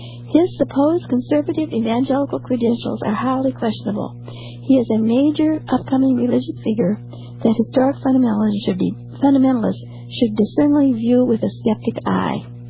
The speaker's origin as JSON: {"language": "English", "region": "Ohio", "country": "United States", "moved": "as an adult", "said": "So I'm from Ohio, and somehow that flipped into there, and I haven't been living in Ohio for most of my married life, which is 60 years."}